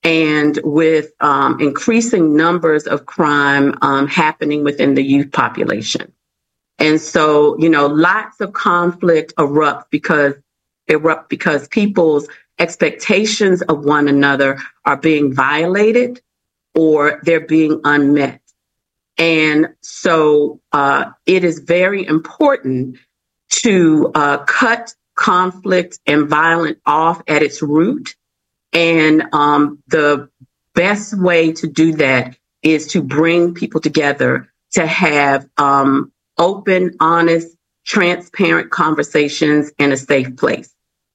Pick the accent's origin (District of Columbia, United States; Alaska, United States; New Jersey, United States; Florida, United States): District of Columbia, United States; Washington; now in Prince George's County, United States; I'm from Washington, D.C., second generation Washingtonian, which I know is kind of rare. I've been in Prince George's County for 23 years